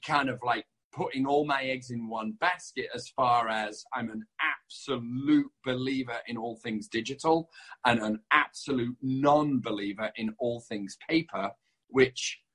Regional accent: Leeds, Yorkshire and the Humber, United Kingdom; also born or lived in London; I lived in London for 8 years of my life. I'm not from London. I'm from a town called Leeds. But I lived in London for about 8 years

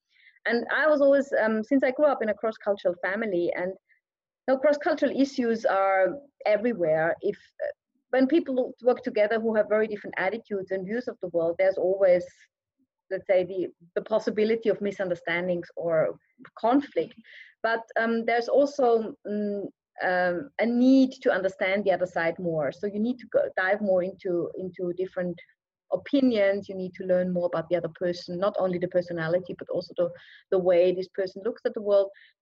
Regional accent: Graz, Styria, Austria; English is a second language; now in Japan; I'm originally from Austria, from Graz, the south of Austria. And I have an Iranian name because my father was from Iran

